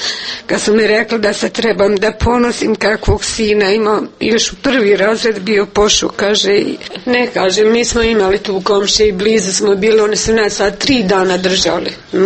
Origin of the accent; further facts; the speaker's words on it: Konjević Polje, Republika Srpska, Bosnia & Herzegovina; born there; Rodom sam pod Konjović polje, u Glogovoj sam bila udata.